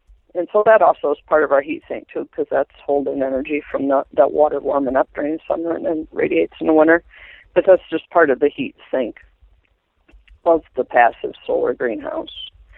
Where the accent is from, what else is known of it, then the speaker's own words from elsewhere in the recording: Michigan, United States; now in Montana, United States; No, I'm from Southern Michigan.